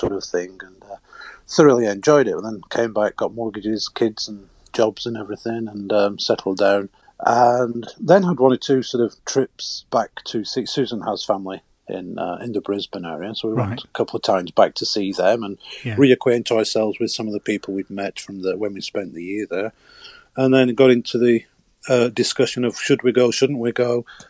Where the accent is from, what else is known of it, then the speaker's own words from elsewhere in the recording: Oswaldtwistle, North West England, United Kingdom; Oswaldwistle, sorry.